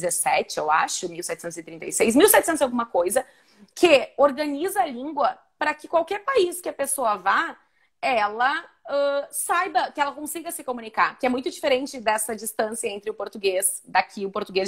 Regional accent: Rio Grande do Sul, Brazil; Então, assim, é como se fosse, por exemplo, eu, gaúcha, conversa

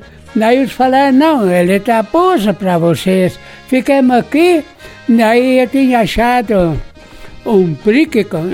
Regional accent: Campina das Missões, Rio Grande do Sul, Brazil; born there; Em Campina das Missões.

